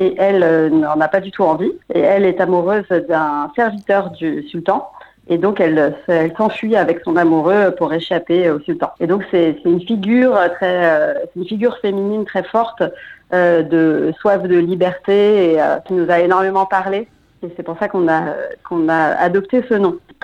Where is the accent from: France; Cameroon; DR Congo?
France; Paris, Île-de-France; moi je viens de Paris.